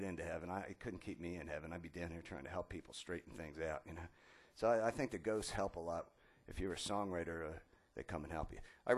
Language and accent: English; Philadelphia, Pennsylvania, United States; I grew up in South Philly, you know. I can't help myself.